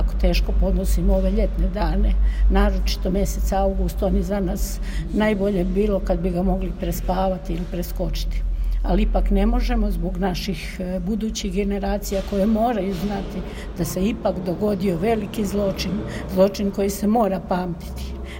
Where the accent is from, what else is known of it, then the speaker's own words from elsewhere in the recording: Petrinja, Sisak-Moslavina County, Croatia; moved away; Ja sam došla iz Petrinje u Oluji 95. godine.